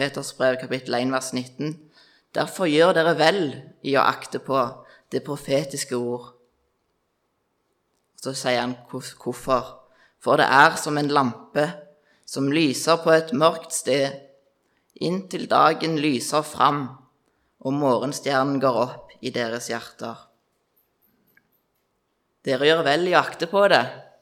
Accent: Voster, Rogaland, Norway; og jeg kommer fra Voster, som ble nevnt. Det er lite bygd utenfor Tau, inn ved prekestolen. Ja. Og jeg er 22 år

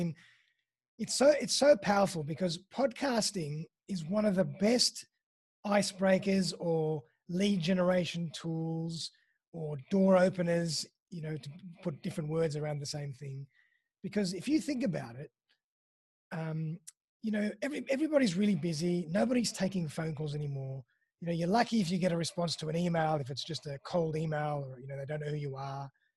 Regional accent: Sydney, New South Wales, Australia; Sydney boy, born and bred in Sydney.

